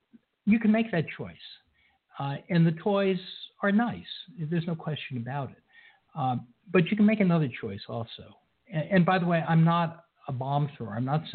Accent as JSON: {"language": "English", "town": "Scarsdale", "region": "New York", "country": "United States", "tie": "born or raised there", "said": "I grew up in Scarsdale"}